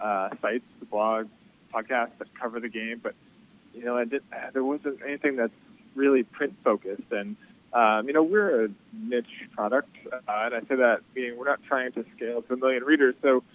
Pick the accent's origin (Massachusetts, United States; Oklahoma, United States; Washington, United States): Massachusetts, United States; Boston; now in New York, United States; stay-at-home defenseman growing up in Boston. So I played all through my youth in high school. And then I've now lived in enemy territory in New York for about a decade